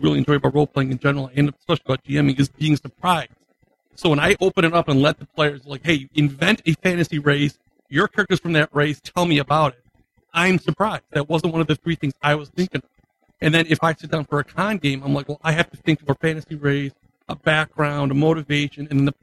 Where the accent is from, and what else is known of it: Boston, Massachusetts, United States